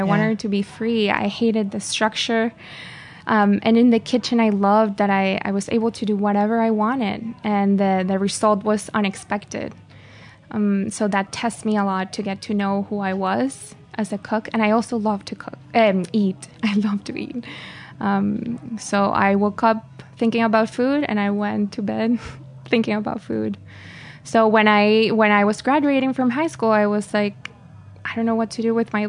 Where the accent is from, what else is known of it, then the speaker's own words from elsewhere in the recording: Caracas, Capital District, Venezuela; moved away as an adult; Yes, I'm from Caracas, the city. I was born and raised there, and I loved living there. The weather is perfect, and everyone is very happy all the time.